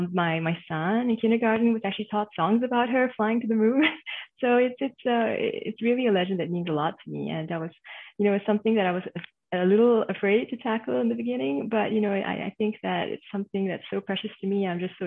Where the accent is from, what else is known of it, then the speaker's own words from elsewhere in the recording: Malaysia; now in Hong Kong; I mean, I grew up in Malaysia, and now I live in Hong Kong